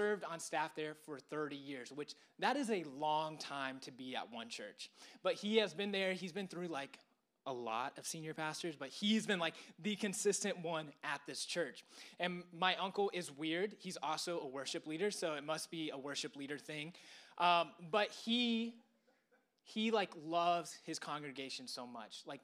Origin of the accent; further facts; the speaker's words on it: Atlanta, Georgia, United States; So obviously, I'm from Atlanta. I love my city.